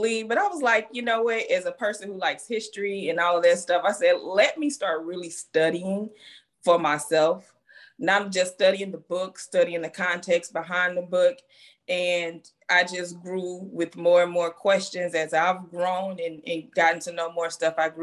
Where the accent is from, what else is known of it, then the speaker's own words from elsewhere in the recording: St. Louis, Missouri, United States; now in Florida, United States; So I recently relocated to Florida. I am from Missouri. I am a Midwest girl. We don't live off on farms. We live in the city. I'm from St. Louis, Missouri.